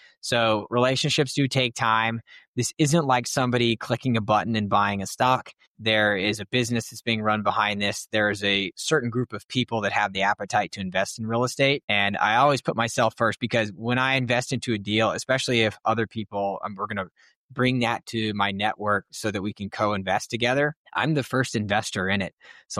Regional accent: Texas, United States; I was drawn to it because I'm born and raised in Texas. Southern hospitality is a thing. We move at slower speeds.

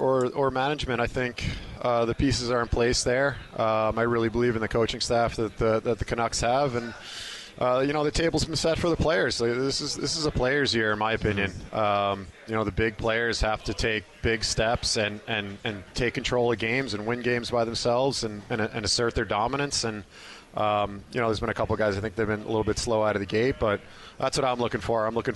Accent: Long Island, New York, United States; also born or lived in Vancouver; growing up in Long Island, hockey really wasn't that big in that area at that time.

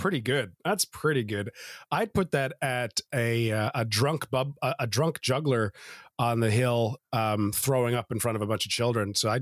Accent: Canada; Yeah, we are Canadian.

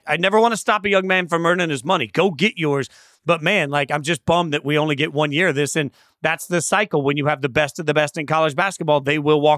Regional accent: Las Vegas, Nevada, United States; We all know I'm from Vegas, but, like, I grew up watching Larry Johnson and Stacey Augmon and Greg Anthony and, like, a running Rebels team

